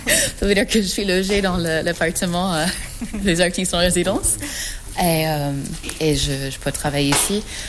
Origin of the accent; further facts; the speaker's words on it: California, United States; now in France; j'ai grandi en Californie du Sud.